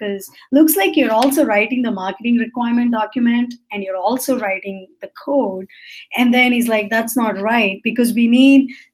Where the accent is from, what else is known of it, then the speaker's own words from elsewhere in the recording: India; I'm Indian, so I grew up in the way my parents asked me to do.